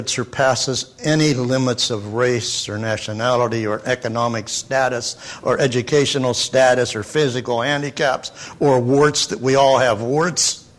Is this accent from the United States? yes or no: yes; United States; born there; Man, am I glad I was born in America.